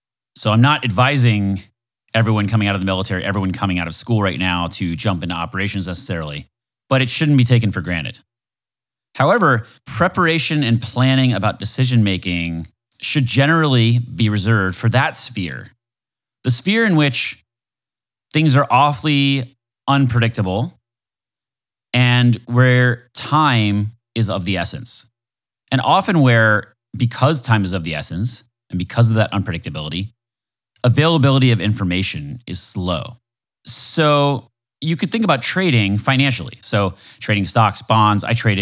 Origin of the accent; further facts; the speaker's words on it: Florida, United States; I'm from Florida, so it matters to me a little